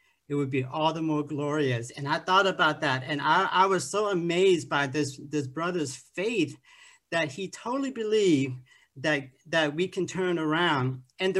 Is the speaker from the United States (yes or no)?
no; Laos; I'm originally from Laos, and that's a small country in between Vietnam and Thailand and Cambodia there.